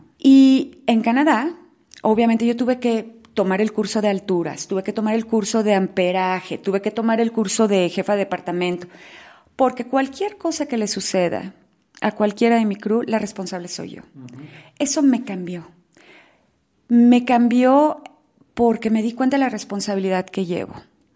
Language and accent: Spanish; Mexico; como que somos mexicanos